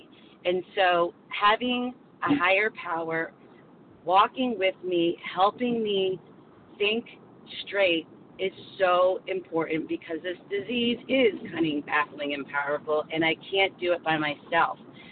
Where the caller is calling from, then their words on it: Pennsylvania, United States; Good morning. … from Pennsylvania